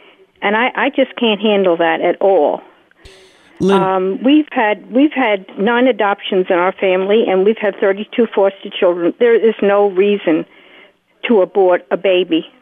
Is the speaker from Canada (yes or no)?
no; Illinois, United States; I am from Illinois.